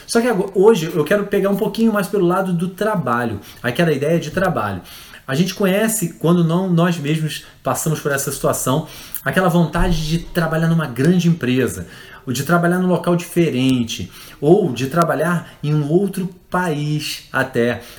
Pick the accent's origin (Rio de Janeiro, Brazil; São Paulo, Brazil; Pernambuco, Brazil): Rio de Janeiro, Brazil; Petrópolis; eu sou de Petrópolis e eu descia para trabalhar no Rio de Janeiro.